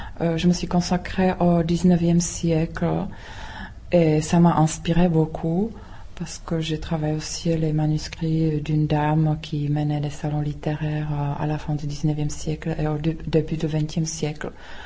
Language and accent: French; Prague, Czechia; French is a second language; Moi, j'ai grandi ici à Prague, à la proximité d'une famille bilingue.